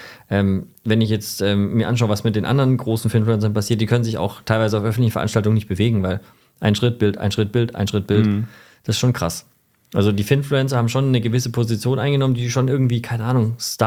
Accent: Stuttgart, Baden-Württemberg, Germany; weil ich komme aus Stuttgart.

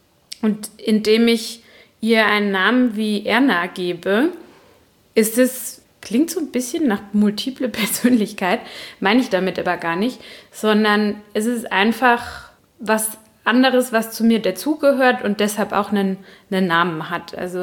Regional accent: Baden-Württemberg, Germany; accent: Baden dialect

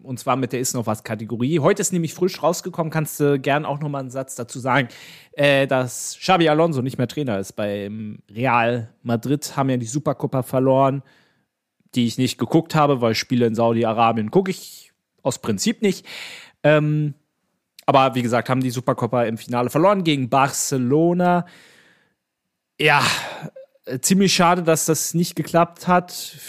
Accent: Berlin, Germany; als Berliner

